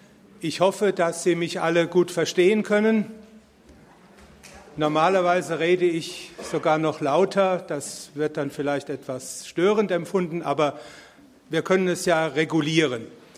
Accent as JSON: {"language": "German", "town": "Bingen am Rhein", "region": "Rhineland-Palatinate", "country": "Germany", "tie": "born there", "said": "ich habe in Mainz studiert, ich bin in Bingen am Rhein geboren."}